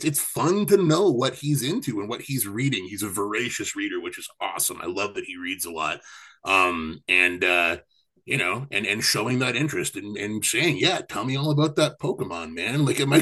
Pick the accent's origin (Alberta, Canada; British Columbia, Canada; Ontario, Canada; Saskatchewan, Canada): British Columbia, Canada; Vancouver; I grew up in Vancouver